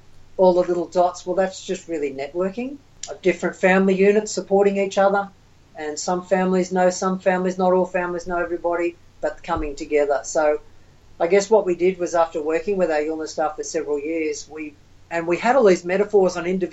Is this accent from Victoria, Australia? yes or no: no; Sydney, New South Wales, Australia; growing up in Sydney, in the middle of Sydney